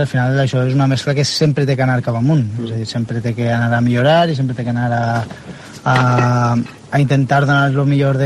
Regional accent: Vinaròs, Valencian Community, Spain; perquè jo soc de Vinaròs

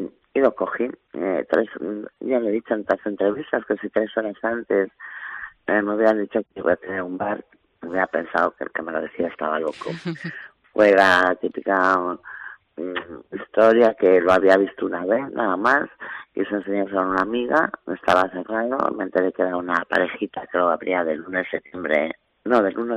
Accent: Madrid, Community of Madrid, Spain; moved away as an adult; now in A Coruña, Spain; Bueno, sí, llevo a Coruña a finales del 82... soy de Madrid, ya llevo aquí muchísimos años

